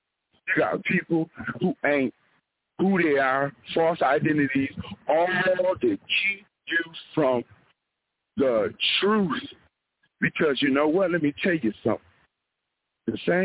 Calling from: Milwaukee, Wisconsin, United States; I'm calling from Milwaukee, Wisconsin.

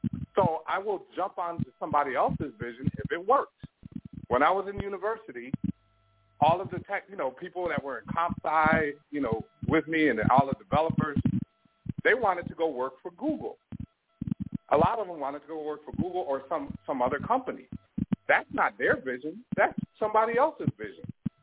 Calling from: Toronto, Ontario, Canada

